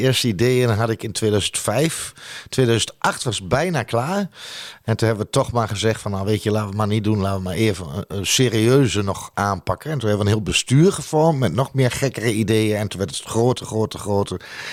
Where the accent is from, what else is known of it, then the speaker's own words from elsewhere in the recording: Almelo, Overijssel, Netherlands; 54 jaar, twee dochters, vriendin. En geboren en getogen in Almelo en mijn hart ligt ook bij Almelo.